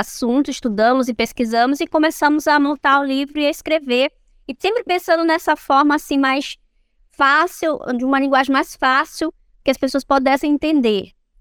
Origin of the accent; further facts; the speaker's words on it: Manaus, Amazonas, Brazil; Eu que sou engenheira florestal, vim de Manaus